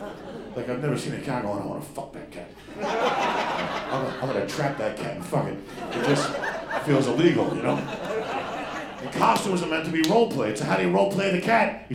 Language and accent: English; New York, United States; also born or lived in Los Angeles; So my deal is, I'm from New York, and I lived in Jersey, New York. I moved to LA for 21 years, worked on TV a bunch. Moved home to take care of my mother in August, so I've been home for a while now.